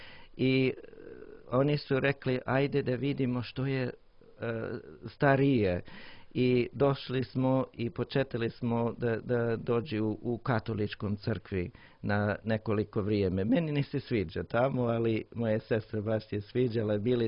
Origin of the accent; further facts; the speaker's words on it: New Mexico, United States; Serbian is a second language; also born or lived in Alaska / Russia; now in Montenegro; Moj srpski na podgorički način pričam. Ali baš sam iz SAD, iz države New Mexico. Rođen sam na Aljasi, ali zbog posla mog oca mi smo putovali dosta. Obišao ja sam 35 države.